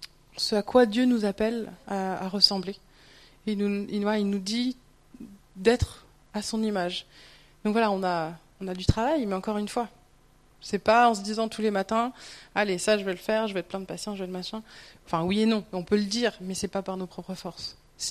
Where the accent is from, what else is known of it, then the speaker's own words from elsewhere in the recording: France; Alors là, en tant que Français, le suivant, c'est pour nous.